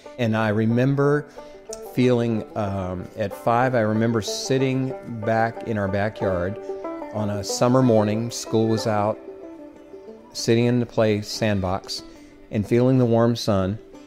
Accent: Omaha, Nebraska, United States; I was raised in Omaha, Nebraska.

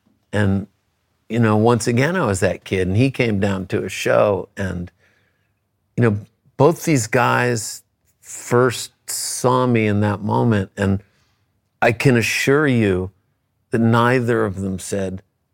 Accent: Concord, New Hampshire, United States; growing up in Concord, New Hampshire, my uncle lived above us and listened to oldies radio.

